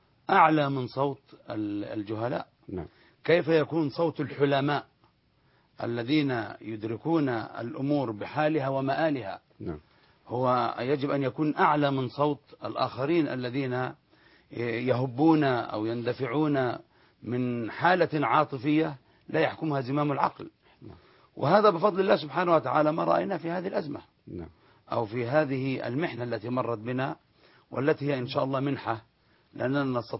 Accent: Egypt; كما يقال عندنا في مصر

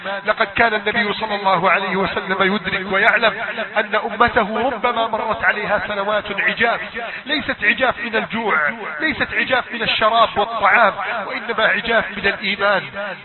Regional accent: Egypt; اللهم احفظ بلدنا مصر

